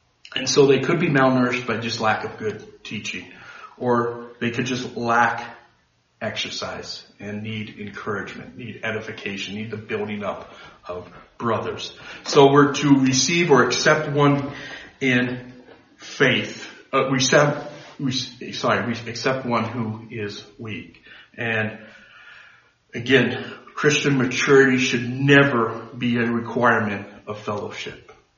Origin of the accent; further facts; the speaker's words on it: United States; So I don't just say, well, I'm American, I'm going to put it on the floor, whether you like it or not.